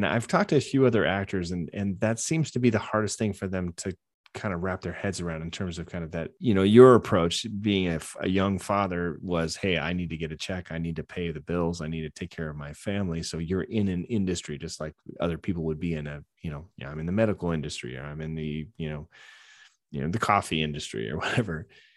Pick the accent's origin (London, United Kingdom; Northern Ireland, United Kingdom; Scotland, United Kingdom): Scotland, United Kingdom; I'm a Scottish, my family's Scottish, and we look old.